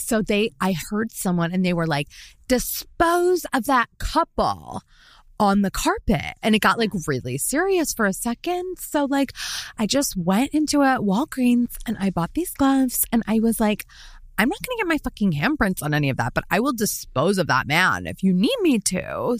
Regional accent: New York, United States; Like, as a New Yorker, like, I feel so sad.

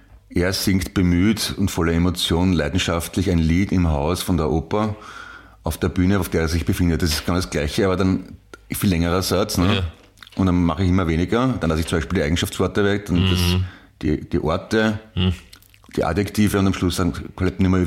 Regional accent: United States; German is a second language; Ja, ich bin Amerikaner.

